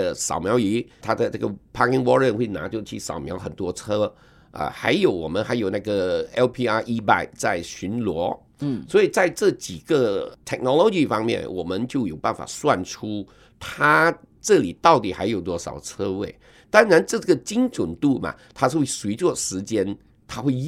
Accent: Kuching, Sarawak, Malaysia; 我们古晋人全民的一直的把我们这个城市打造的这个最便利的最方便的一个停车的一个城市

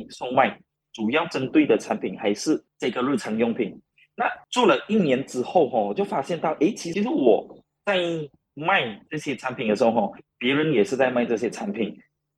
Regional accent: Malaysia; 这个地方蛮靠近新加坡的，所以其实不少可以接触到新加坡人

